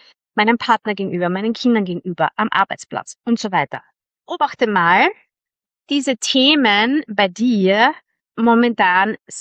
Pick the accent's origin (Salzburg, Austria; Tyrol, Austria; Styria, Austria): Styria, Austria; Ich komme aus der Südsteiermark. Ich bin aufgewachsen mit Wein als absolutes Qualitätsprodukt, als etwas, was wir genießen und zelebrieren.